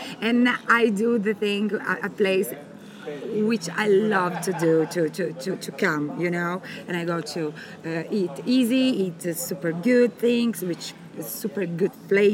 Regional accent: Brazil; English is a second language; Because I'm from Brazil. I'm half Japanese and half Brazilian.

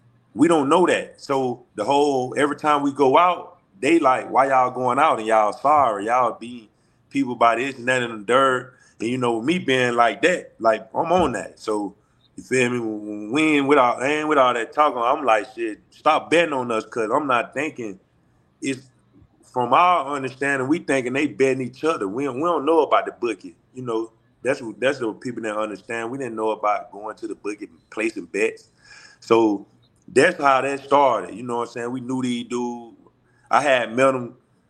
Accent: Alabama, United States; when I came from Alabama, I was the only dude from Alabama

